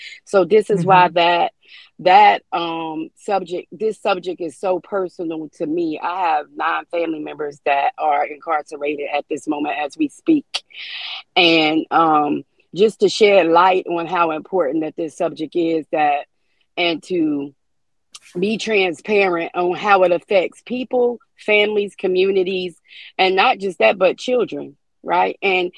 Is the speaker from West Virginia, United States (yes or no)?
yes; West Virginia, United States; moved away as an adult; I came here from West Virginia, to make a better life for me and my child.